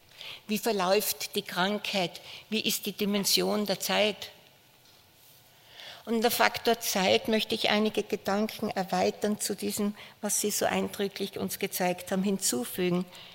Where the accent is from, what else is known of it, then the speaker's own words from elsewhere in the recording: Birkfeld, Styria, Austria; Ich komme aus Birkfeld, das ist in der Nordoststeiermark im oberen Feistritztal, etwa 1,5 Stunden von hier entfernt